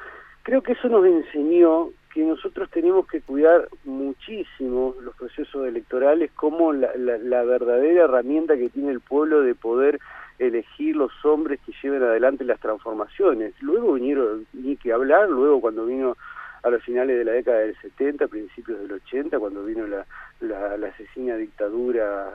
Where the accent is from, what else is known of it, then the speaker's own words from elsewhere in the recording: Argentina; como pueblo argentino